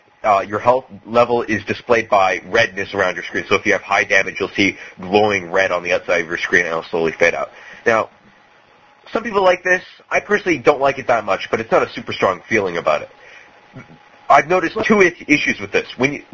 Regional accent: Canada; Well, I'm Canadian. I didn't lose any fucking war.

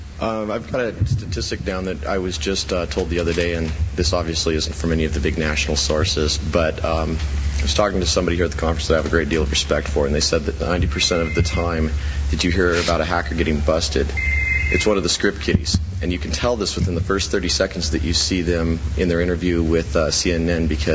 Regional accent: Wyoming, United States; I grew up in Wyoming. Now that my team is here, Wyoming has no population, to give you an idea how Wyoming is.

